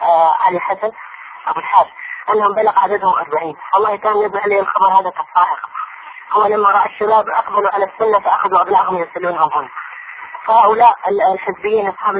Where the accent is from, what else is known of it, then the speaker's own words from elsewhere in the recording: Hadramaut, Yemen; عندنا في حضرموت